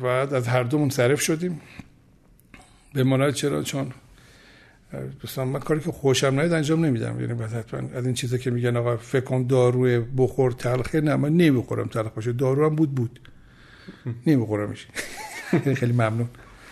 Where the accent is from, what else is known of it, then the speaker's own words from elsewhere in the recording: Tehran, Tehran Province, Iran; من متولد تیر 49 هستم در تهران. خودم پدرم مادرم تهران دنیا آمدیم، در محل نارمک تهران در واقع دنیا آمدم و بزرگ شدم.